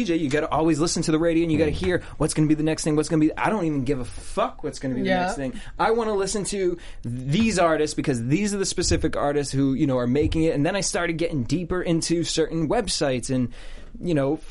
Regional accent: Boston, Massachusetts, United States; also born or lived in New York; Everyone thinks I'm from Canada. But it's because I'm from Boston. I lived in New York.

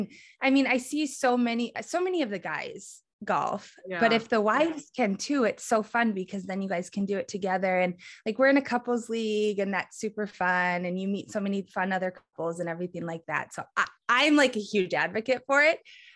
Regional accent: Minnesota, United States; So I'm actually from Minnesota.

